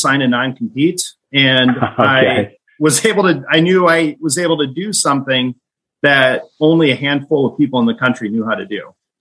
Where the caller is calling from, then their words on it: Fargo, North Dakota, United States; Of course. Yeah, Fargo, North Dakota is always beautiful this time of January.